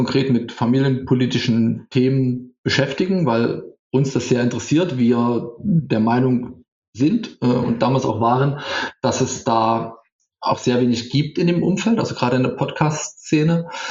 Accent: East Germany, Germany; Ich bin ja im Osten aufgewachsen und sozialisiert worden

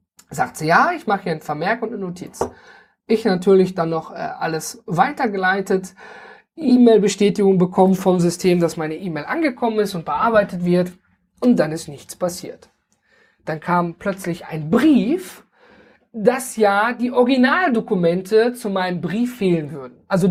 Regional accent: North Rhine-Westphalia, Germany; ich komme zum Beispiel aus dem Ruhrgebiet und da sind wir ja ein großer Misch an Völkchen, die alle zusammenkommen.

